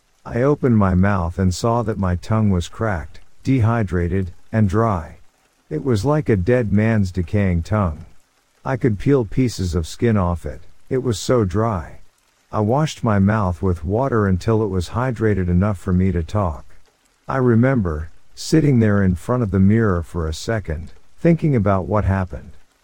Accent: Ohio, United States; now in Monterey, United States; I'm from back east. I'm from Ohio. And I've been in Monterey now for the last 40 years.

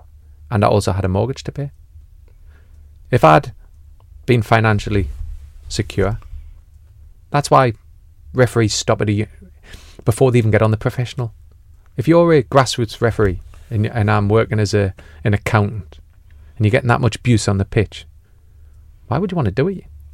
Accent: North East England, United Kingdom; I'm a Geordie, I don't use these type of words.

